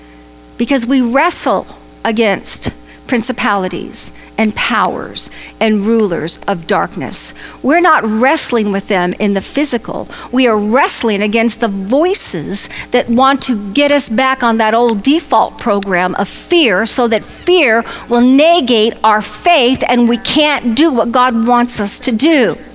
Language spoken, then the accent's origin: English; Venice, California, United States; I was born in Venice in 1950, and I learned how to swim in Venice Beach.